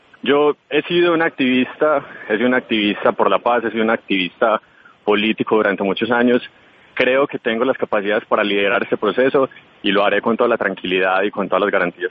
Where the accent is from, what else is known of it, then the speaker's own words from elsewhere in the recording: Colombia; entender que como país, como colombianos, no podemos tener un norte diferente